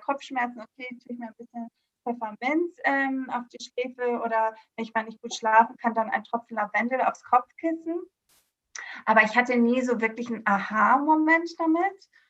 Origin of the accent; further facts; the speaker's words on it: Greece; ich bin 34 Jahre alt und ich bin in Griechenland auf einer kleinen Insel aufgewachsen, zweisprachig, meine Mama ist Deutsche, deshalb kann ich auch gut Deutsch und lebe jetzt seit 2011 in Hamburg